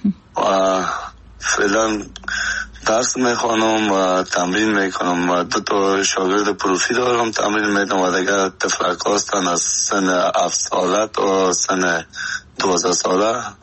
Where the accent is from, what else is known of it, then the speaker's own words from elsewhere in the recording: Afghanistan; moved away as an adult; تا که از افغانستان برام آمدیم 20 ساله بودم